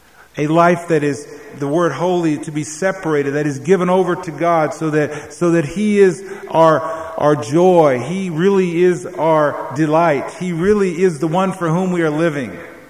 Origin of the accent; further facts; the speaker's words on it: Texas, United States; Now, I grew up in the South, in Texas, and people had revivals all the time, the revival meetings.